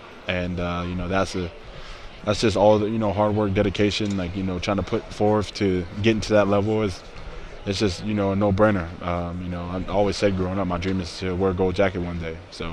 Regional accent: Mississippi, United States; So I grew up – I'm originally from Mississippi.

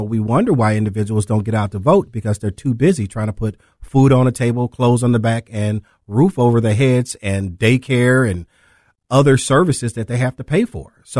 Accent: East St. Louis, Illinois, United States; born there; also born or lived in Earl, Arkansas; so when I was born in East St. Louis and I used to come back to Earl, Arkansas, they still had sharecropping.

